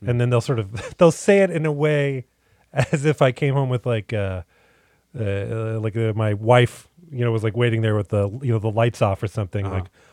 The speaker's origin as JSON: {"language": "English", "town": "San Antonio", "region": "Texas", "country": "United States", "tie": "born or raised there", "said": "But I was born in San Antonio, but I didn't even live there a year as a wee baby."}